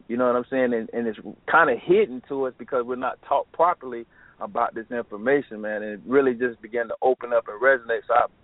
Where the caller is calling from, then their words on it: Florida, United States; I'm great. Calling from Florida, the Sunshine State.